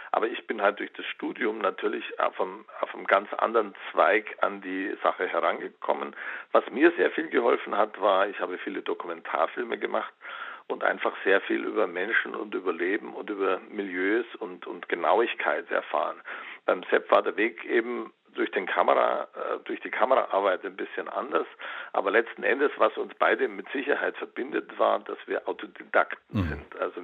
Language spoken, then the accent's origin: German; Bavaria, Germany; ich bin in Oberbayern aufgewachsen